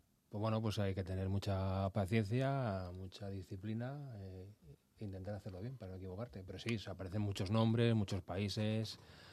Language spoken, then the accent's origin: Spanish; Madrid, Community of Madrid, Spain; Yo soy de Madrid, sí.